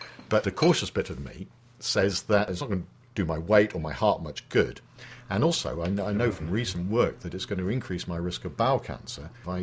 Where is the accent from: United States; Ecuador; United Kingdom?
United Kingdom; England; Being English, of course, I'm more worried about being embarrassed than dying.